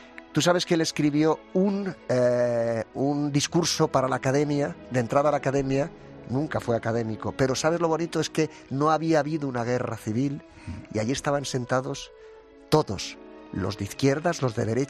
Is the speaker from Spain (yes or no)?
yes; Spain; Yo lo que soy es un español con historia